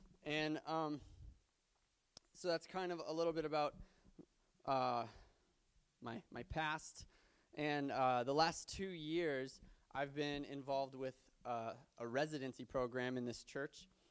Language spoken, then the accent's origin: English; Big Timber, Montana, United States; I grew up in Big Timber.